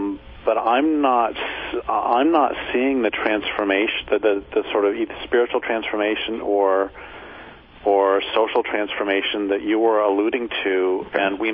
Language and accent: English; Colorado, United States; And I grew up in Colorado. I grew up in the Front Range near Boulder. And it would rarely get over 100.